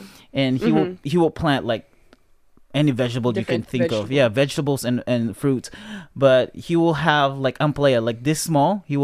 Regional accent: Philippines; As a Filipino, I feel like it's overhyped.

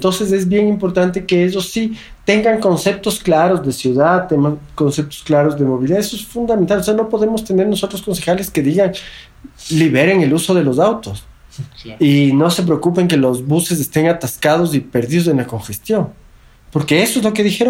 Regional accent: Quito, Pichincha, Ecuador; una visión de ciudad que tenemos que construirla como quiteños.

